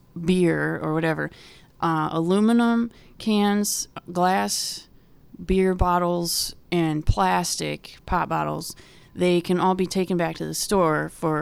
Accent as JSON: {"language": "English", "region": "Michigan", "country": "United States", "moved": "yes", "said": "So I think I mentioned I come from Michigan originally."}